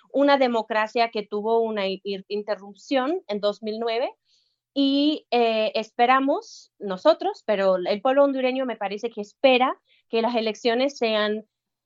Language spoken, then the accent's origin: Spanish; United States; yo soy de los Estados Unidos, ¿verdad?